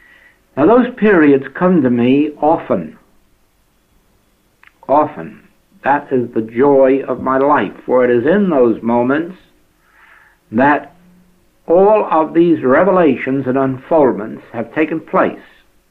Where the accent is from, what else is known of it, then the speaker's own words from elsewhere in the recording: New York City, New York, United States; Having been born and brought up in New York City, flowers to me have always just been something that you look at and admire